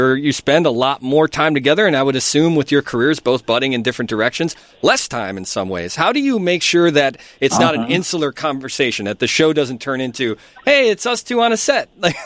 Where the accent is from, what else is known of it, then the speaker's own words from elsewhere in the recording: Chicago, Illinois, United States; I'm from Chicago. I don't understand.